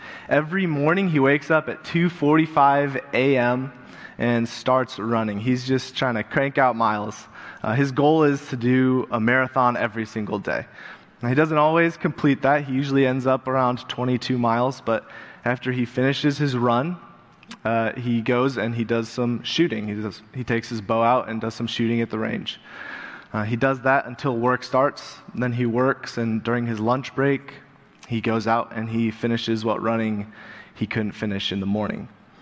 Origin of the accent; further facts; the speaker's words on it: Uganda; also born or lived in Colorado; now in United States; As my dad said, I grew up in Uganda. I came here, and then in college, I moved out to Colorado